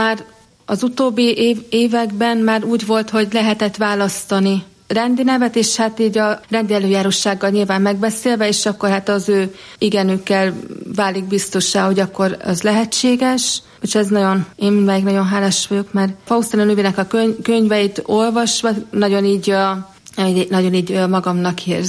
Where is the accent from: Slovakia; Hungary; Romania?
Hungary; Jászárokszállás, Jász-Nagykun-Szolnok; moved away; Igen, igen, tehát én jászárokszállásról származom, tehát egészen 2003-ban jöttem el jászárokszállásról, tehát tanulmányok, meg a rendbelépés véget is, úgyhogy de mindvégig ott éltem jászárokszálláson.